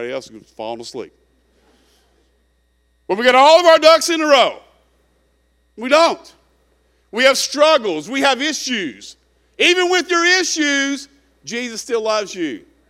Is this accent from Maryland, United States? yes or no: no; Kentucky, United States; and you know, I'm from Kentucky.